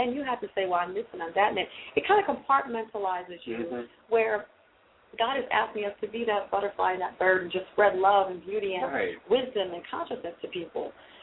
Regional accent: Pohima, Ghana; I can say, I am from the Shawnee Santrofi in Pohima, Ghana, West Africa.

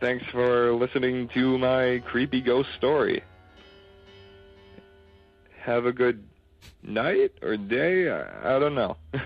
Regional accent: Toronto, Ontario, Canada; and I'm from Toronto.

